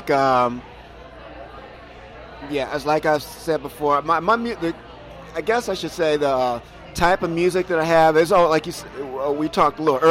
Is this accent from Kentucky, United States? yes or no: yes; Louisville, Kentucky, United States; also born or lived in Des Moines / Cedar Rapids; Louisville, Kentucky, and also we moved from Louisville briefly to Des Moines, then to Cedar Rapids. So I graduated from high school in Cedar Rapids.